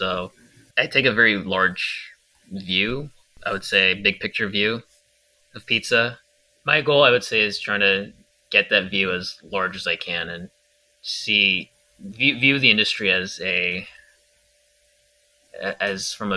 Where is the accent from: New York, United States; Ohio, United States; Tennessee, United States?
New York, United States; Like, despite being a New Yorker, it's New England Greek style pizza, right?